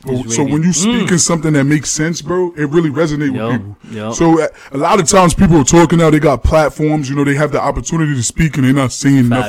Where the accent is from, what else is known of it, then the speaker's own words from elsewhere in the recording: Bronx, New York, United States; also born or lived in Harlem; definitely born and raised from the Bronx. I grew up pretty much in Harlem.